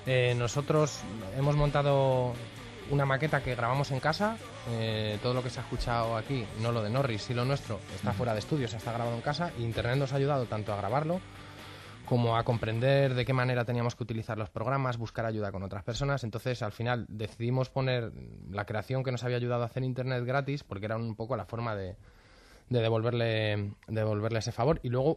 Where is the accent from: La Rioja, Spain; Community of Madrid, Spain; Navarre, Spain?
Community of Madrid, Spain; Madrid; nosotros somos del barrio de La Pili. Y luego ya, contándolo un poquito ya castellanizando, somos del barrio del Pilar